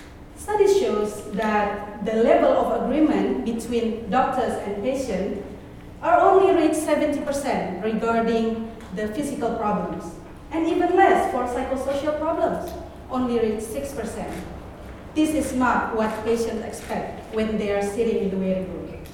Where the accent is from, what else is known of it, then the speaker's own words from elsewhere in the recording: Aceh, Indonesia; English is a second language; I came from Aceh, the disaster-affected area of Indonesia.